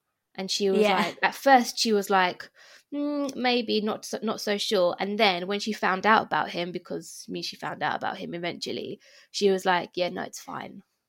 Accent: London, United Kingdom; I grew up in East London and although there's a massive Asian community there, you know, Indian community, you've got so many types of Asians as well.

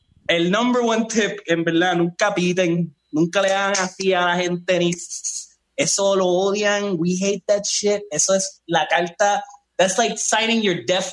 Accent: Guaynabo, Puerto Rico; Blanco, claro, y soy puertorriqueño, cabrón. I'm like a 50% guaynabo / 50%.

